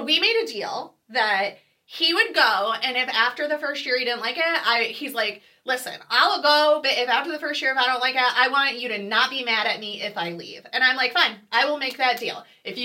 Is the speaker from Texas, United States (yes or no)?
no; Westland, Michigan, United States; Like, I grew up in Westland, and you knew everybody in Westland and maybe Garden City and Wayne